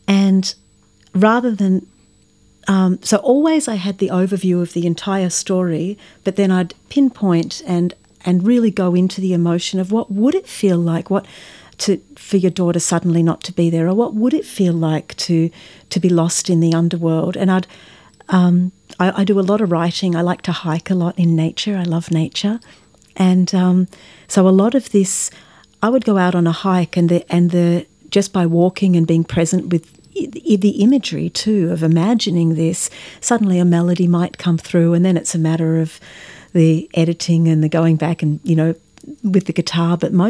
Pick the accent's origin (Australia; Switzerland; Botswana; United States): Australia; Melbourne, Victoria; growing up in Melbourne, I wish I had have taken more notice. There's so many Greek speakers here.